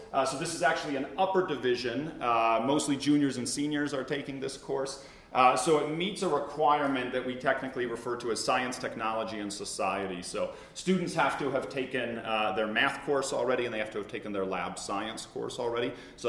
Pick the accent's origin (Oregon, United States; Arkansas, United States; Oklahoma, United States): Oregon, United States; Eugene; now in Twin Cities, United States; You can see they're both supporting my hometown, not theirs. Eugene, Oregon, is where I grew up.